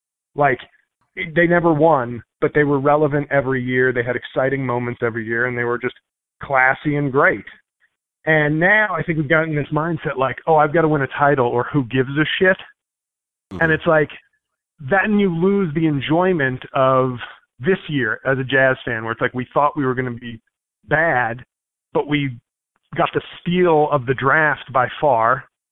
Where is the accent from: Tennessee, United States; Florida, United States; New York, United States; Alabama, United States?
New York, United States; New York City; I grew up in New York City. I'm a native New Yorker. I've only been to Utah once in my life.